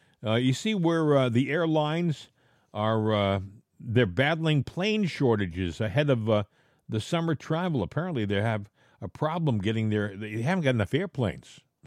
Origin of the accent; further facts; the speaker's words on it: Boston, Massachusetts, United States; moved away; So I grew up in the Boston area. So my first love was to the Red Sox. I'm a Pirates fan now. I've lived here for years, and I follow the Pirates.